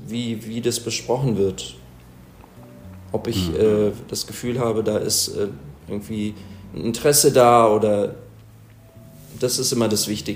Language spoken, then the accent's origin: German; Berlin, Germany; ich bin in Deutschland geboren und so, bin Berliner.